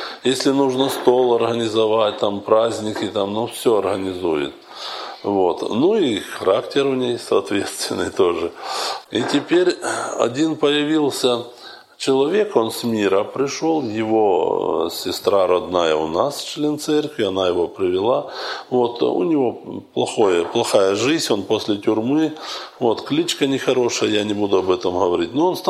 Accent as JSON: {"language": "Russian", "country": "Moldova", "said": "Ну я молдаванка, но я плохо училась."}